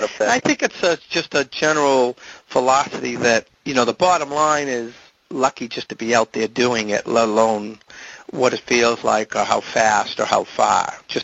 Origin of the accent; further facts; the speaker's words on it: Andover, Massachusetts, United States; And then I have a walk up here in my hometown area in Andover, Hike the Hope for the Lazarus House.